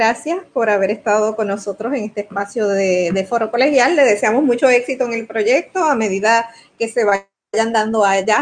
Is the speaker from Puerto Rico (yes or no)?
yes; Puerto Rico; Usualmente lo hago acá en las costas del noroeste, de donde soy.